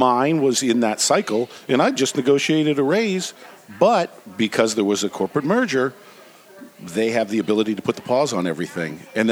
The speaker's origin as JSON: {"language": "English", "town": "Waukegan", "region": "Illinois", "country": "United States", "tie": "born or raised there", "said": "Waukegan, Illinois. Up by Chicago, so I was a Bears."}